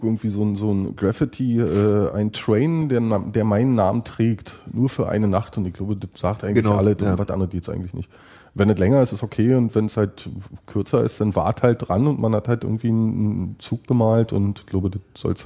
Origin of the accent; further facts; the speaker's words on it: East Germany, Germany; Ich bin ja im Osten groß geworden